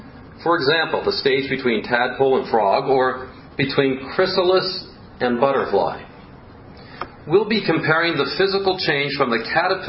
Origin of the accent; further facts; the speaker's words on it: Miami, Florida, United States; When I was growing up in Miami, Florida, my mom and dad had Proverbs 3:6 hanging on the wall.